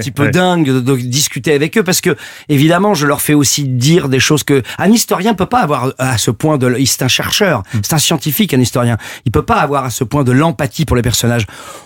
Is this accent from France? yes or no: yes; Paris, Île-de-France, France; il a fondé le quartier du Marais, quartier dans lequel j'ai grandi, Marais à Paris, pardon, et dans lequel j'ai fait mes études.